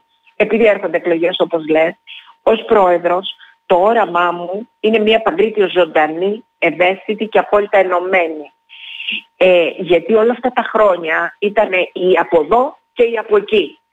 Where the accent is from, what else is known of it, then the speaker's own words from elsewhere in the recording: Heraklion, Crete, Greece; Και η συγκίνηση είναι διπλή, γιατί είμαι και μια Ηρακλειώτισσα, έτσι. Είμαι γέννημα θρέμα στο Ηράκλειο.